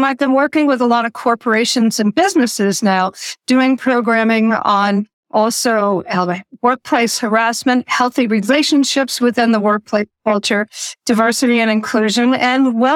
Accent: New Jersey, United States; I have been chased down the street by cars full of guys growing up in New Jersey, right outside of New York City.

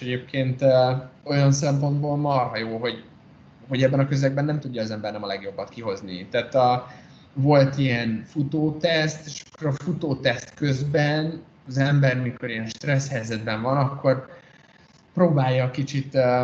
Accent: Hungary; kérdezte, hogy hova valósi vagyok, mondtam, hogy Magyarország, hál' Istennek

